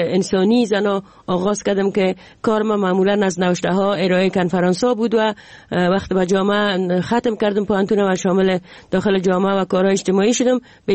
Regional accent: Jowzjan, Afghanistan; ما در یکی از ولایت دوردست افغانستان که ولایت جوزجان بود و اخپدر مامور دولت بود به اونجا بسر میبردیم.

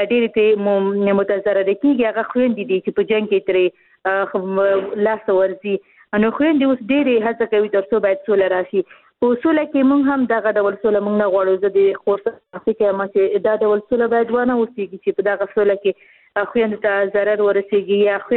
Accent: Khost, Afghanistan; ځکه چې زه خپله د خوست یم

